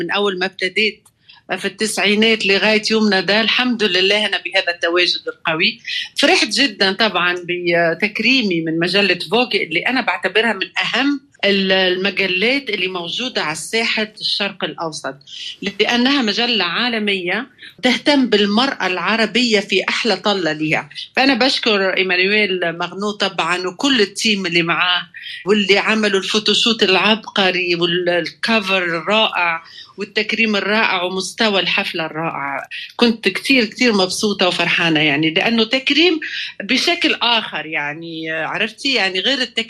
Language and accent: Arabic; Tunisia; ما فيش شك أني أنا بنت تونس، تونس المنفتحة لكل الثقافات. أنا وأنا طفلة كنت بغني كل اللغات وأنا لا أفهم